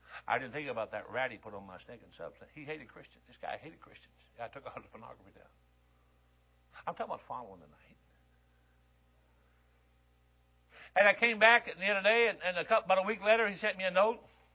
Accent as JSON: {"language": "English", "town": "Detroit", "region": "Michigan", "country": "United States", "tie": "born or raised there", "said": "I grew up in Detroit, man. I grew up in machine capital of the world."}